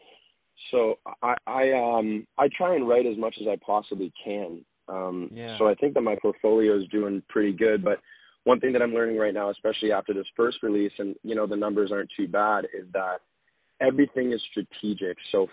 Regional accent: Toronto, Ontario, Canada; I'm from Toronto, so, you know, getting shows out here, believe it or not, even though I'm from here

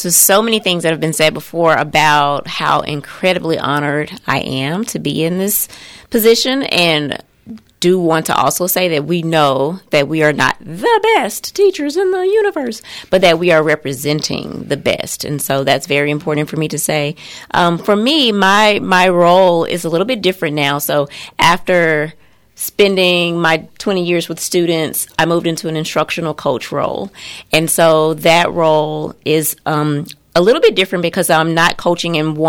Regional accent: Memphis, Tennessee, United States; I'm from Memphis, and that's where my career started in 1998.

